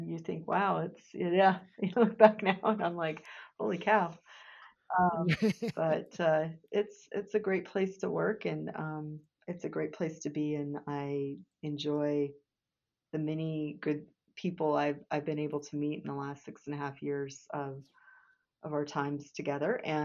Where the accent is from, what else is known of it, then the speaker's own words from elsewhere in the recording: Montana, United States; retired and came back home to my home state of Montana, where I had grown up.